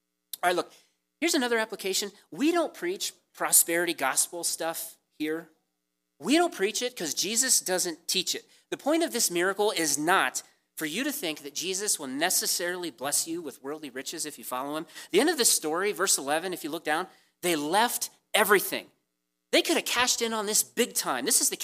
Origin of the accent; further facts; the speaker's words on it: Columbus, Ohio, United States; You know, I grew up in Columbus, Ohio. When you grow up in Columbus, Ohio, there's the Ohio State University, all right?